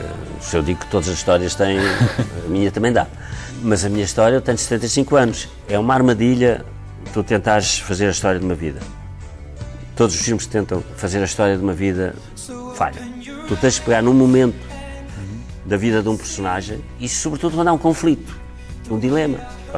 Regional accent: Coimbra, Portugal; moved away as an adult; also born or lived in Leiria / Lisbon / Paris; eu nasci em Leiria. Ao fim de 7 anos fui para Coimbra. O meu pai foi destacado para Coimbra. E ao fim de 7 anos vim para Lisboa. E ao fim de 7 anos fui para Paris. Portanto, não tenho raízes.

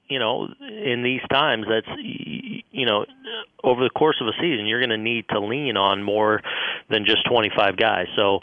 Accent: West Coast, United States; I do. I'm from the West Coast, so

